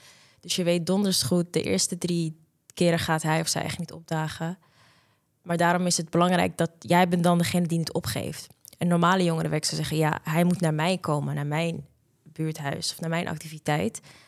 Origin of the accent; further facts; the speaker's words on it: Amsterdam, North Holland, Netherlands; ik zelf uit Nieuw-West kom